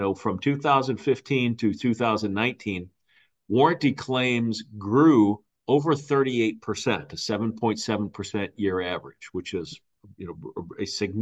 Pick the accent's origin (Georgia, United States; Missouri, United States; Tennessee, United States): Missouri, United States; St. Louis; And I'm from St. Louis. So, you know, that movie hits close to home.